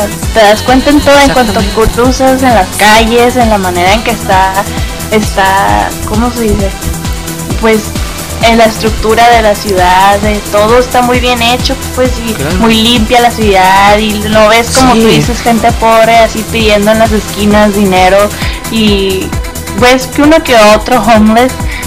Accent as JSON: {"language": "Spanish", "country": "United States", "tie": "born or raised there", "said": "desde que crecí en Estados Unidos, así ha sido"}